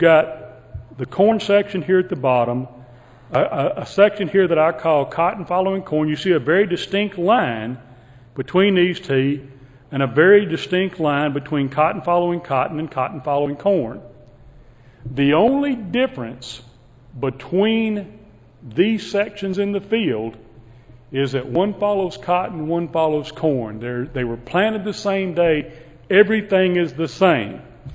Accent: Midwest, United States; since I came from the Midwest, trained from the University of Illinois, I saw corn grow

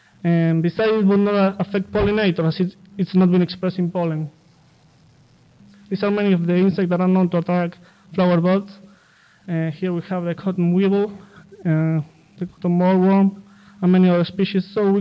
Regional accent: Rosario, Santa Fe, Argentina; I'm from Rosario, Santa Fe, Argentina. So I came, I arrived at Villa Arcanza the 30th of July of 2007.

